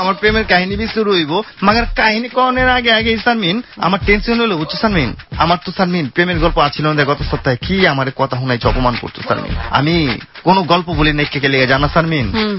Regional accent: Bangladesh; আমি বাংলাদেশের পোলা আগুনের গোলা

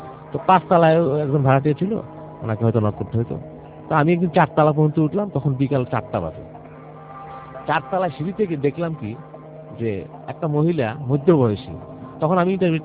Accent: Chittagong Division, Bangladesh; ঘটনাটা আমাদের কুমিল্লা জেলার আমার আব্বার স্কুল লাইফের ঘটনাটা। একটি ঘটনাটা হচ্ছে আমাদের গ্রামেরই এক ছেলে পাশের একটি গ্রামে বিয়ে করেছিল।

